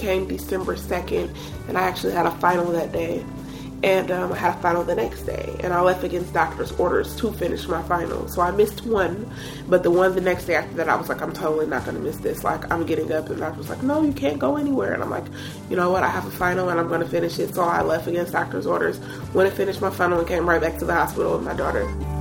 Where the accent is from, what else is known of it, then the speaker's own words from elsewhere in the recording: Oakland, California, United States; I grew up in Oakland, and I'm from Oakland, and I go to Holy Names University.